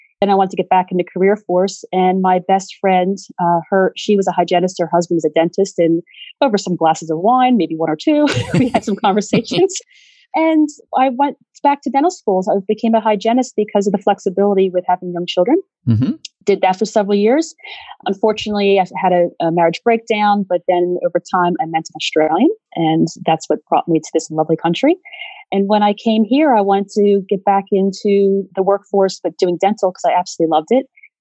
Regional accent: New Jersey, United States; I was from South New Jersey.

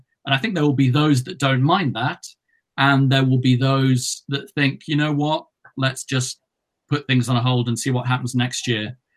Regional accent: Yorkshire and the Humber, United Kingdom; I'm originally from Yorkshire in the north.

